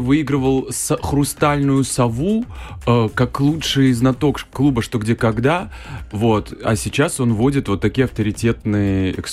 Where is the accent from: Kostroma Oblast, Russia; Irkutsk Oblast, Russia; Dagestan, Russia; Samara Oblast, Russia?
Dagestan, Russia; Makhachkala; я родился, мы жили в Махачкале, в Дагестане.